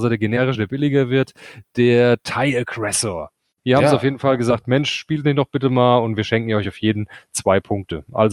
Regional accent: Hesse, Germany; Wir kommen aus Hesse.

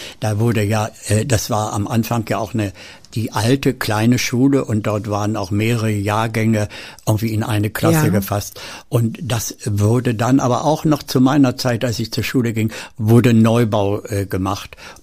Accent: Hetjershausen, Lower Saxony, Germany; born there; geboren bin ich eigentlich in Hetchershausen, Kreis Göttingen.

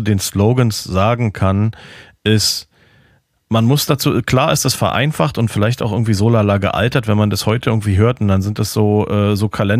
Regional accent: Berlin, Germany; Also ich muss zu meiner Schande gestehen, als Berliner extra Schande

